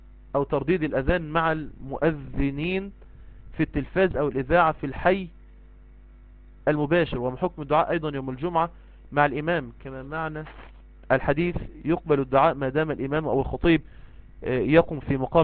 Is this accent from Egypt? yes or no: yes; Egypt; يعني مثلا عندنا في مصر مثلا يوم الخميس ده يوم الزيارة